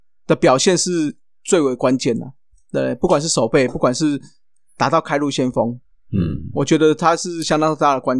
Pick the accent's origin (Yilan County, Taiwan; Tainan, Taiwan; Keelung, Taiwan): Tainan, Taiwan; 那是因为我们台南这边才有甜甜的饮料啦